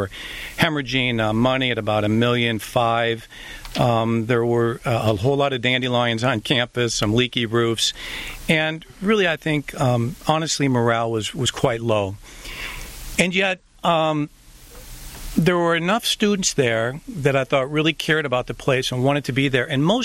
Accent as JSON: {"language": "English", "town": "East Lansing", "region": "Michigan", "country": "United States", "tie": "born or raised there", "said": "even though I was raised in East Lansing"}